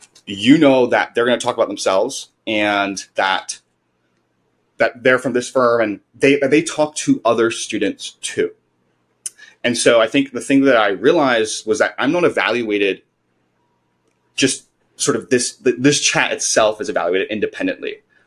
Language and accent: English; Singapore; I had a slightly unique background of going to the military, growing up in Singapore